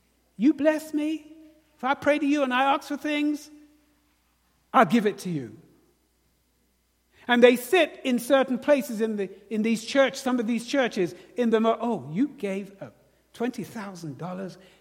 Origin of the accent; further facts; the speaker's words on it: United Kingdom; accent: British; I lived in the southern Alabama with my British accent.